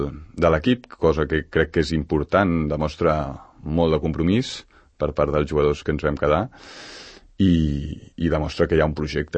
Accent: Cerdanyola del Vallès, Catalonia, Spain; I, bueno, jo sóc de Cerdanyola, val? Format a Cerdanyola, però em van acollir aquí

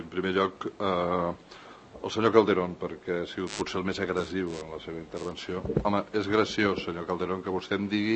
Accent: Catalonia, Spain; Jo sóc català des de moltes generacions i no deixaré de ser català, però tampoc vull deixar de ser espanyol

